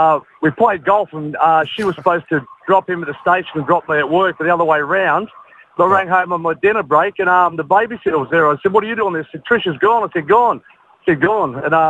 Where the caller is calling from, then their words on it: New South Wales, Australia; Central Coast, New South Wales.